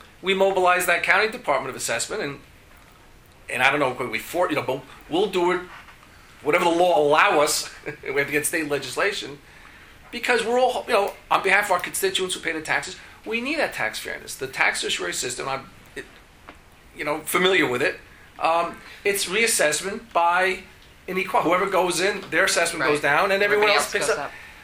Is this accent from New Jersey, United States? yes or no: no; Harrison, New York, United States; My hometown of Harrison, 50 years, haven't reassessed.